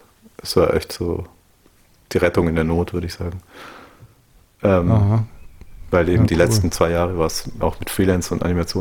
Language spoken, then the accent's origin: German; Baden-Württemberg, Germany; es ist so grob angelehnt an das Lohnetal, das ist da, wo ich herkomme, die Gegend.